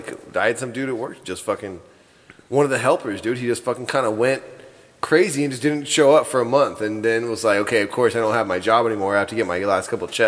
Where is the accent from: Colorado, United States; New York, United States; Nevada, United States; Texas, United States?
Nevada, United States; Sparks; born there; I was born in Sparks, Nevada, dude.